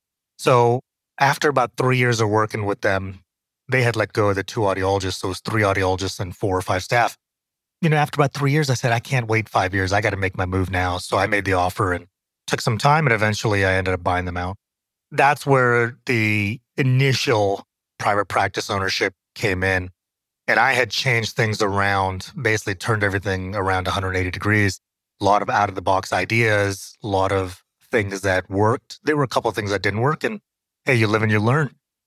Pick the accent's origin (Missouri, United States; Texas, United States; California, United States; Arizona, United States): Arizona, United States; Phoenix; also born or lived in Brooklyn; So I grew up in Phoenix, Arizona. I was born in Brooklyn.